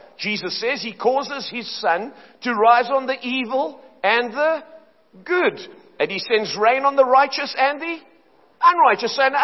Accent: Cape Town, Western Cape, South Africa; now in Johannesburg, South Africa; When I got there, I didn't like Johannesburg. I grew up in Cape Town. I didn't want to come here. The church I had in Cape Town was strong and thriving.

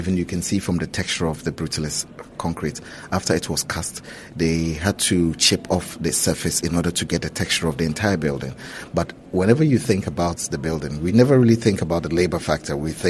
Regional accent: Accra, Greater Accra, Ghana; also born or lived in Tamale; I was born in Tamale in the late 80s, but I grew up in Accra.

